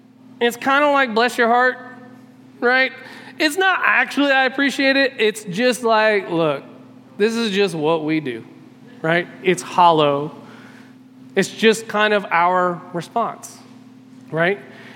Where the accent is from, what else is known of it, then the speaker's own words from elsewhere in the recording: Southern United States, United States; Now, I don't know about you, but I grew up in the South.